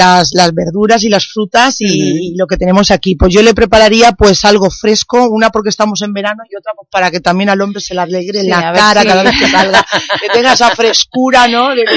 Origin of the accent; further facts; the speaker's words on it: Elche, Valencian Community, Spain; yo soy de Elche y yo de Elche, de Alicante, de la Comunidad Valenciana